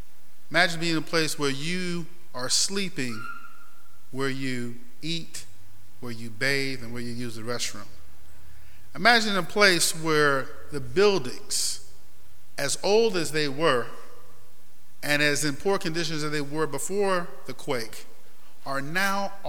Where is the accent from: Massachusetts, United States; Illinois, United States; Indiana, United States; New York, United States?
New York, United States; Rochester; I grew up in Rochester, New York. I saw more snow than rain and maybe sunshine at times.